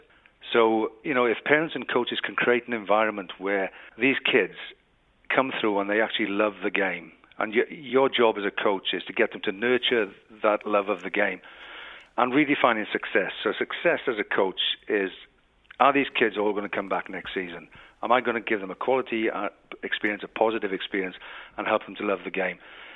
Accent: Wales, United Kingdom; I grew up in Wales watching rugby

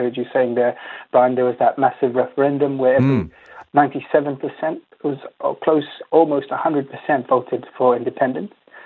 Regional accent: Western Province, Solomon Islands; even growing up in the Western Province in Solomon Islands, I remember the boats coming over

